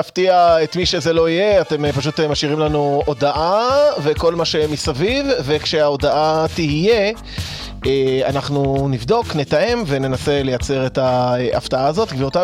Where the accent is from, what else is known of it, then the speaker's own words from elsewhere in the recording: Jerusalem, Jerusalem District, Israel; אני כולה ירושלמי